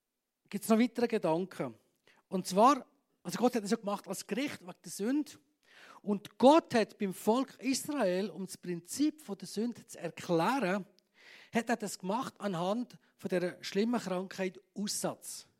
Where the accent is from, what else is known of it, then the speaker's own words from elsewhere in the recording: Switzerland; Was geht in unserem Naturell ab, wenn wir das lesen als Schweizer?